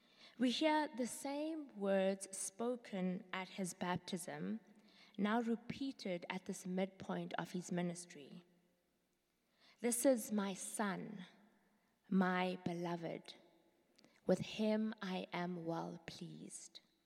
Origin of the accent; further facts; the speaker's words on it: South Africa; Some of you might know I am from South Africa. My mother was born in the 50s.